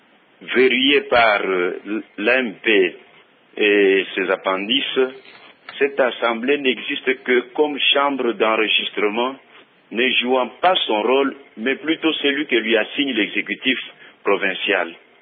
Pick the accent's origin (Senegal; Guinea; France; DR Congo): DR Congo; Katanga; Aujourd'hui, nous avons beaucoup de problèmes ici chez nous au Katanga.